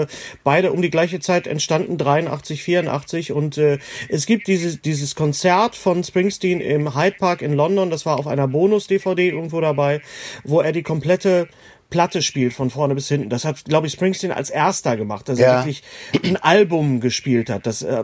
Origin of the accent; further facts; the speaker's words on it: North Rhine-Westphalia, Germany; Filme, die aus meiner Heimat kommen. Nicht aus Westdeutschland, sondern genau genommen aus dem Ruhrgebiet.